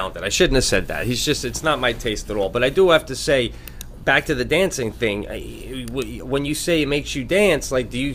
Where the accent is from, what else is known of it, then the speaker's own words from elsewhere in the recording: Chicago, Illinois, United States; It was in my hometown of Chicago.